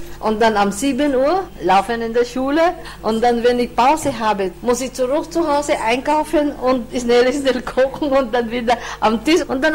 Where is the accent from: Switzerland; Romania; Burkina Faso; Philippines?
Philippines; now in Vienna, Austria; ich bin aus den Philippinen und ich suche einen Job.